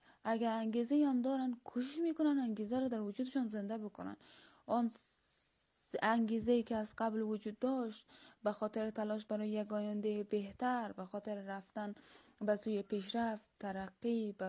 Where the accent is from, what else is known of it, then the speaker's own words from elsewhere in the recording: Afghanistan; ما کسایی هستیم که در افغانستان به دنیا آمدیم، هم اینجا بزرگ شدیم